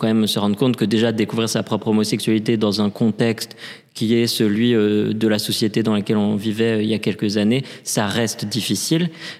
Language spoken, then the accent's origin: French; Paris, Île-de-France, France; J'ai grandi à Paris, je suis né à Paris et j'ai vécu à Paris toute mon enfance, mon adolescence et même mes études post-bac.